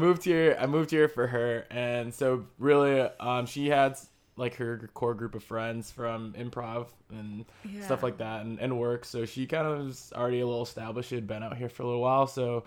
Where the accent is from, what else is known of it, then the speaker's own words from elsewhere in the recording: Illinois, United States; Oh, so like the Midwest part of the country. So, like, I'm from Illinois.